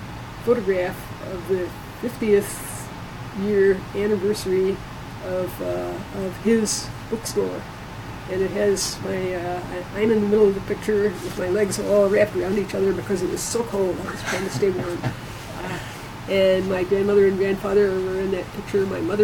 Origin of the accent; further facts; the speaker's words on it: Indianapolis, Indiana, United States; born there; also born or lived in Southern Pines, North Carolina; I was born in 1939 in Indianapolis, Indiana. My dad was an insurance salesman, so we did a lot of moving around. The family did a lot of moving around.